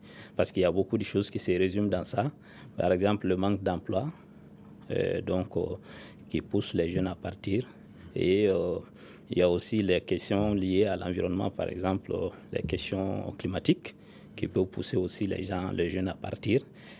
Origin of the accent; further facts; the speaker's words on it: Mali; la question migratoire est une question extrêmement importante donc, ici chez nous au Mali.